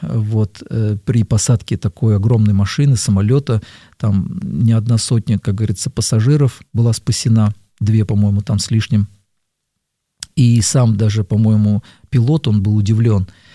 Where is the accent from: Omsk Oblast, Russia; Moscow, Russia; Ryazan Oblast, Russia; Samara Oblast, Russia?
Moscow, Russia; я люблю Москву, я москвич в третьем поколении, я благословляю этот город, и Господь, наверное, не случайно дал родиться в этом городе